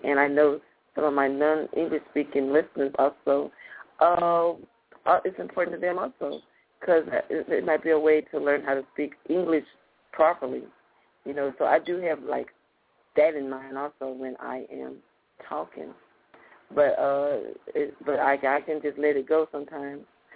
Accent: the South, United States; accent: southern; one of my friends mentioned that he never hear my southern accent.

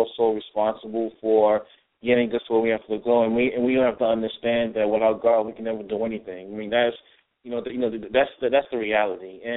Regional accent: New York City, New York, United States; born there; Well, I was born in New York City on February the 10th, 1976

